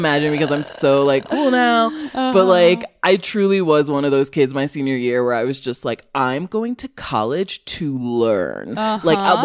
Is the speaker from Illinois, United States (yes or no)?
yes; Illinois, United States; now in Chicago, United States; So I grew up in Northern Illinois, but I went to college in Western Massachusetts